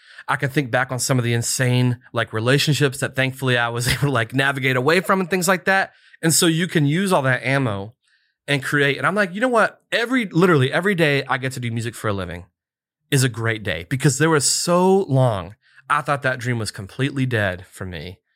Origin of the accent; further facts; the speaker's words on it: West Virginia, United States; I got to play at WVU, like my favorite team in my home state